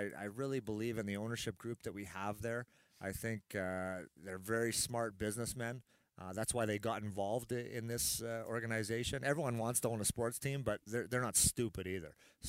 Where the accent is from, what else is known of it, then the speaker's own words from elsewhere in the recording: Edmonton, Alberta, Canada; I grew up in Edmonton.